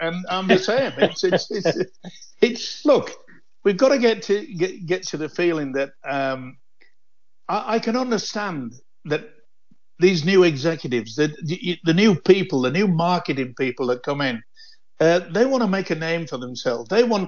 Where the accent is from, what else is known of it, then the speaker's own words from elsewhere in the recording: Dewsbury, Yorkshire and the Humber, United Kingdom; They were born and bred, all the family, in my hometown, Dewsbury.